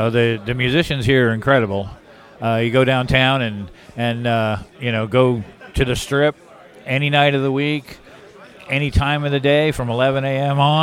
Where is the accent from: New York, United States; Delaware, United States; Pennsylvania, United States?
New York, United States; New York City; also born or lived in Los Angeles / Nashville; New York City, yeah.